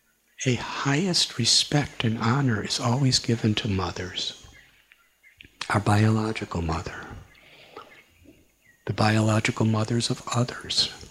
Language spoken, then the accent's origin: English; Chicago, Illinois, United States; I was born in Chicago, and I was born in 1950.